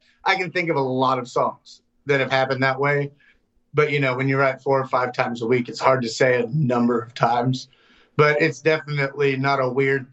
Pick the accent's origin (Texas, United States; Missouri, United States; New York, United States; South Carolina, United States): Texas, United States; Austin; So I grew up in Austin, and my dad was in the business for a little while.